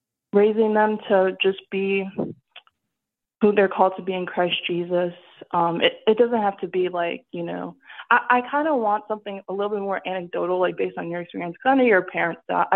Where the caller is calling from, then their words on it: Dallas, Texas, United States; I'm calling from Texas, the Dallas area.